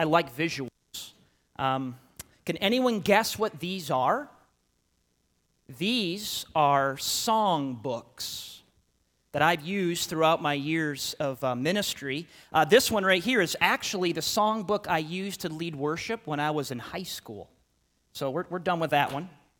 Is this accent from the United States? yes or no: yes; New York, United States; This is actually a hymnal from the church I grew up in Breezeport, New York.